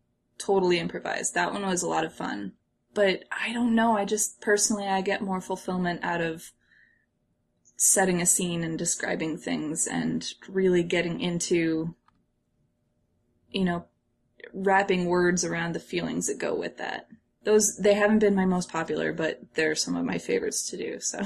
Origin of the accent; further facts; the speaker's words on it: Midwest, United States; so I grew up in the Midwest, not too far from Chicago, which is the home of Second City, right?